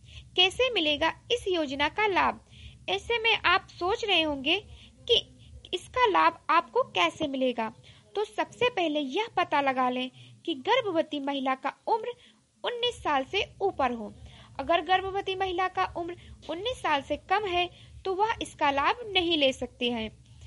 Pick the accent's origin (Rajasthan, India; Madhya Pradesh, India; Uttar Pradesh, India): Uttar Pradesh, India; Gonda; और मैं गोंडा जिले से हूँ।